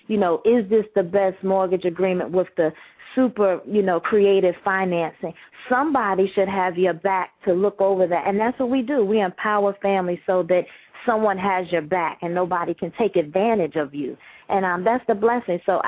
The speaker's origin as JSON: {"language": "English", "town": "Farragut", "country": "United States", "tie": "born or raised there", "said": "Growing up in Farragut, you know, we knew legal access meant somebody was getting arrested around the way."}